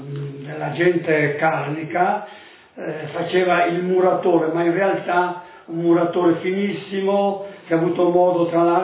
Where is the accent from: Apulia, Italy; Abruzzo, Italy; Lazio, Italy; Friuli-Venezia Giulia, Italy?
Friuli-Venezia Giulia, Italy; Tolmezzo; born there; Sono nato a Fusea, frazione del comune di Tolmezzo, in ottobre del 1938. Sono figlio di papà, è stato immigrante nel primo periodo del primo dopoguerra